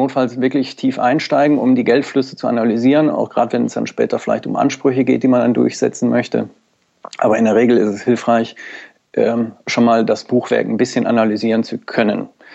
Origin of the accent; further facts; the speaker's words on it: Mülheim an der Ruhr, North Rhine-Westphalia, Germany; born there; Also ich komme also meine Geburtsort ist Mülheim an der Ruhr und komme, ich sag mal, aus einem familiären Betrieb.